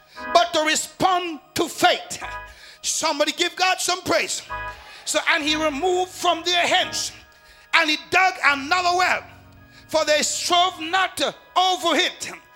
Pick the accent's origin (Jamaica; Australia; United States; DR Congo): Jamaica; I remember growing up in Jamaica